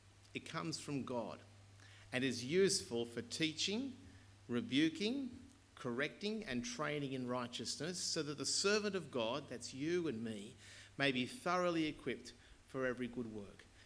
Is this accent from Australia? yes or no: yes; Australia; pick it up with a theme in our Bible teaching this morning and get us to think, what does this mean as Australian Christians?